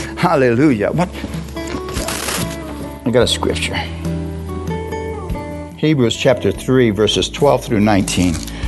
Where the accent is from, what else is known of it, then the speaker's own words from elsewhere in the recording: Bisbee, Arizona, United States; I'm a Mexican from Bisbee.